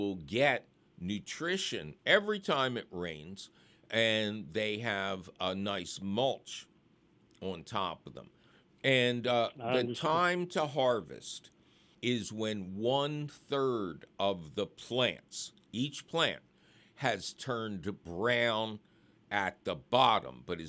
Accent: Philadelphia, Pennsylvania, United States; which was located back in my hometown of Philadelphia.

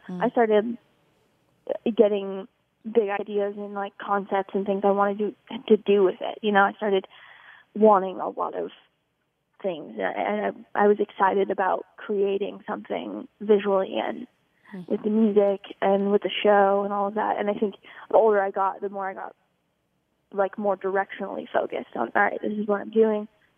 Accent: South Dakota, United States; Yeah, so I grew up in South Dakota, obviously, with my dad.

